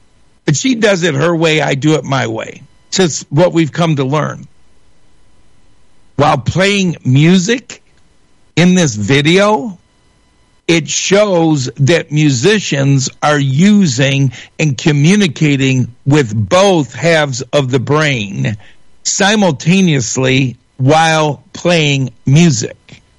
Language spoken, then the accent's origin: English; Shelby Township, Michigan, United States; while I was born and raised in Shelby Township, Macomb County, not too far from Flint.